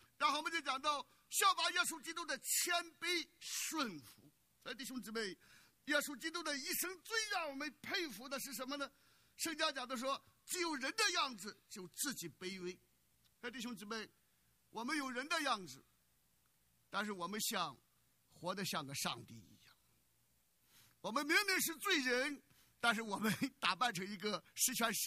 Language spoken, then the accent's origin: Chinese; China; 我们从大陆来的啊